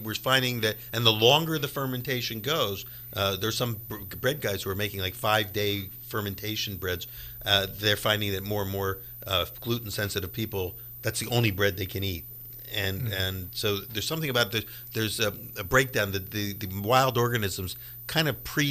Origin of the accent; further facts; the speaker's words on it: Philadelphia, Pennsylvania, United States; like I grew up in Philadelphia, cheesesteaks obviously are a big thing, hoagies are a big thing